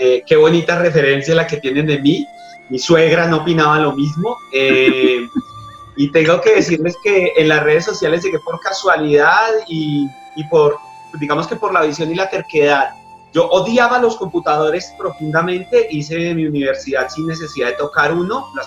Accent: Bogotá, Colombia; now in Boyacá, Colombia; yo llegué aquí a Boyacá como en el 2005. Yo soy bogotano, allá me crié, yo soy de los que encuentro una dirección en Kennedy, sabe llegar a Bosa, tiene amigos en Quiroga, cosas así por el estilo.

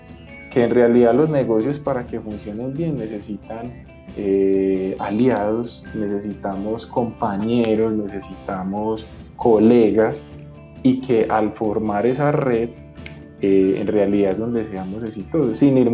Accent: Colombia; como colombianos, efectivamente pues aprendamos también como a trabajar en equipo

